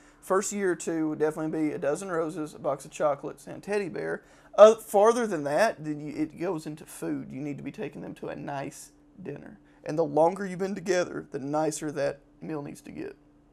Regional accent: Chattanooga, Tennessee, United States; We're from Chattanooga, Tennessee, so I'm talking about Hamilton Place Mall area.

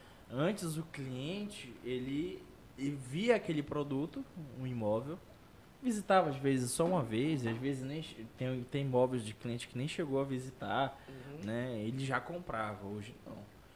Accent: Santarém, Pará, Brazil; born there; Minha família é de Monte Alegre, mas eu nasci aqui em Santarém, sou mocorongo, com orgulho, com muito orgulho

